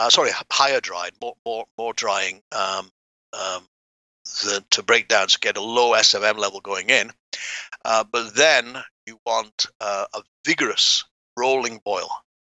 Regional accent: England, United Kingdom; So I went to Glasgow. Of course, I'm English.

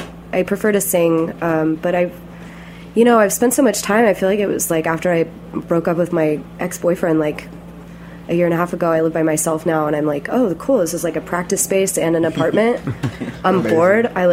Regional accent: Austin, Texas, United States; No, I'm from Austin, Texas.

